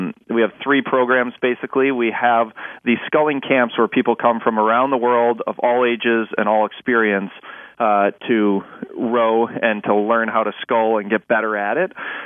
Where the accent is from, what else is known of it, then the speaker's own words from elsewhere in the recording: Milwaukee, Wisconsin, United States; And so when I was growing up in Milwaukee, there was a club that was relatively small at the time